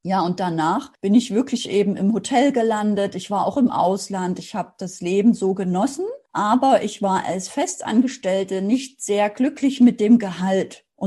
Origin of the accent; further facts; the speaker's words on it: Dresden, Saxony, Germany; Ich bin ja in Dresden aufgewachsen.